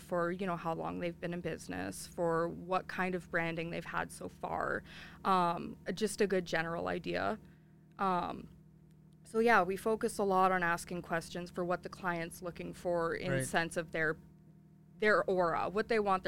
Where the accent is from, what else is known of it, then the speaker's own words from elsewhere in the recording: Sault Ste. Marie, Ontario, Canada; moved away as an adult; now in Fort McMurray, Canada; Sault Ste. Marie, Ontario.